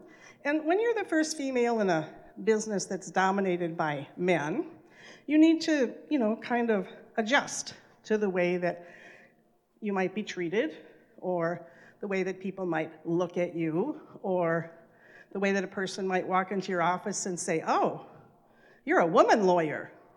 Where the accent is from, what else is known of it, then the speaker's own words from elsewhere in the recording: Illinois, United States; now in Moorhead, United States; I married a guy who lived in Moorhead, Minnesota. I grew up in Illinois, so I moved here.